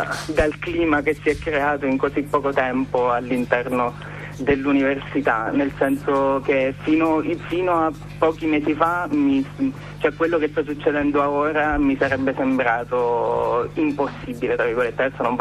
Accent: Abruzzo, Italy; now in Florence, Italy; sono gay, ho 27 anni, sono abruzzese di origine, vengo da un posto veramente alla fine del mondo, vivo però in questo, almeno per il momento, a Firenze, dove ho studiato filosofia

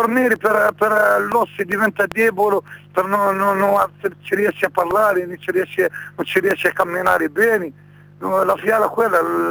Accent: Morocco; Italian is a second language; Io del Marocco.

